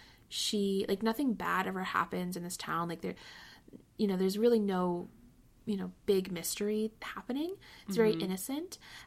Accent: Pennsylvania, United States; I grew up in Pennsylvania. There obviously was more community theater productions

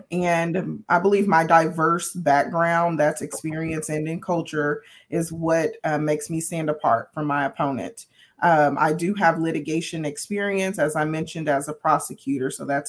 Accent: Arlington, Texas, United States; also born or lived in Oklahoma; I'm a native of Oklahoma, but I grew up right here in Tarrant County in Arlington, Texas.

